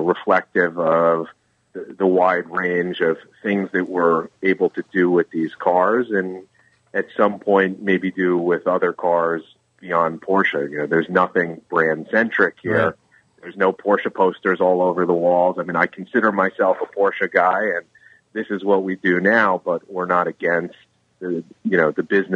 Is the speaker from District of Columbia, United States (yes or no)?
no; New York, United States; now in California, United States; You know, as a New Yorker who's moved to California